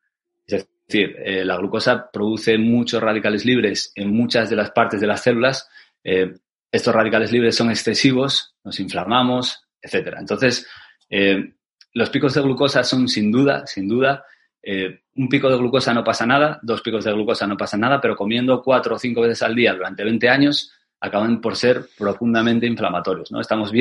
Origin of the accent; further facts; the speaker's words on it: Asturias, Spain; aquí en mi pueblo, en Asturias, donde vivo